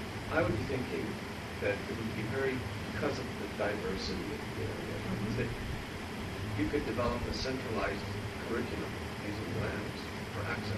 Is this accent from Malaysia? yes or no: no; Canada; I mean, I'm from Canada, and I've been in northern parts of British Columbia.